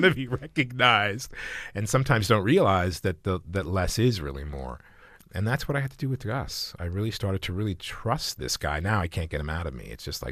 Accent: Rome, Lazio, Italy; also born or lived in Copenhagen, Denmark; So I grew up in, I was born in Copenhagen, raised in Rome, Italy. My father is from Naples, Italy, and my mother is from Alabama.

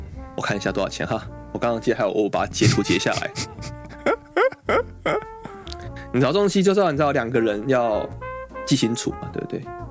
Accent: Taiwan; born there; 所以就是包含我们自己也是台湾出生的两位，

